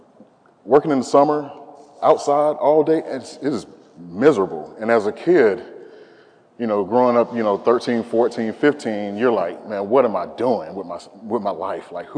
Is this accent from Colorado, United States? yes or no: no; Birmingham, Alabama, United States; So I grew up in Birmingham, Alabama